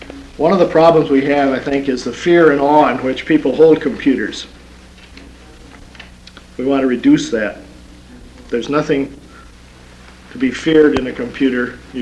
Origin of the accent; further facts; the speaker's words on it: Minneapolis, Minnesota, United States; from Minneapolis.